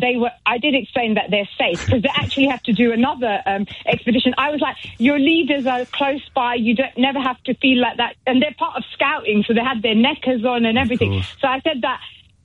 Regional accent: United Kingdom; we are proud British people.

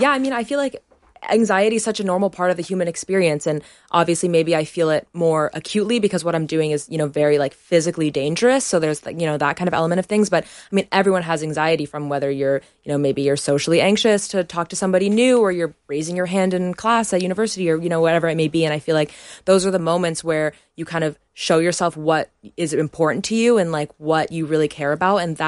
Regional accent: United States; I was born in America and I grew up there, but my dad is British, my mom is Malaysian, so I've had all these kind of like influences growing up.

